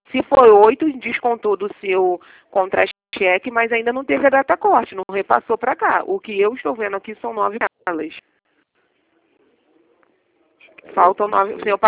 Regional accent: Rio de Janeiro, Brazil; Sou do Rio.

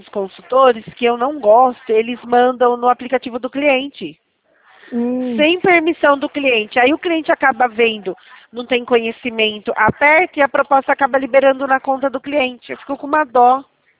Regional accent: Itatiba, São Paulo, Brazil; eu sou daqui de Itatiba, interior de São Paulo

